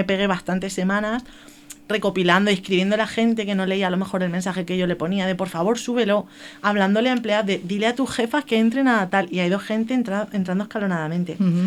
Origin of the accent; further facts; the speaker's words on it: Jumilla, Region of Murcia, Spain; Y es que tenemos una gastronomía que esto es una pasada. O sea, todo el que quiera venir a Jumilla, vaya donde vaya, vaya al bar que vaya, va a comer